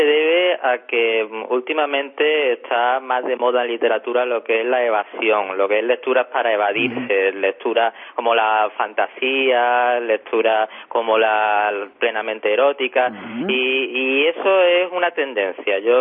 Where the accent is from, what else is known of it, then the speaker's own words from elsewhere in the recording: Málaga, Andalusia, Spain; Es un homenaje a mi tierra, porque yo pienso que en esta ciudad hay escenarios, hay paisajes que dan mucho de sí